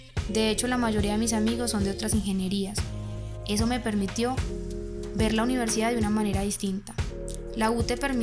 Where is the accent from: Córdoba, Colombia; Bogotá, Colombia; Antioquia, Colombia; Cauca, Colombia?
Antioquia, Colombia; Medellín; soy ingeniero electricista de la Universidad de Antioquia y soy de la ciudad de Medellín.